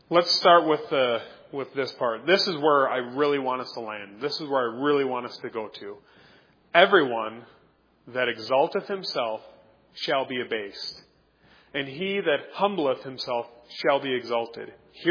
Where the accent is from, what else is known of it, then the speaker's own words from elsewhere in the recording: Oshkosh, Wisconsin, United States; I grew up in Oshkosh, Wisconsin. It's a little different than growing up in inner city Milwaukee, isn't it?